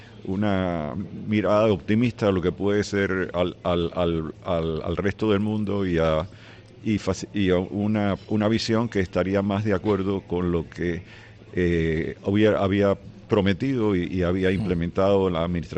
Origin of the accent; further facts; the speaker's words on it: Havana, Cuba; Yo soy habanero y me deprime mucho ver la ciudad en el estado en que está actualmente.